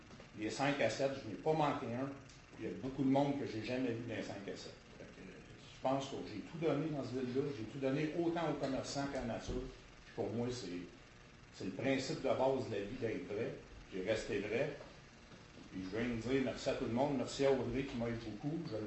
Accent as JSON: {"language": "French", "region": "Quebec", "country": "Canada", "said": "Puis au-delà des racines, je pense qu'on est tous des Québécois."}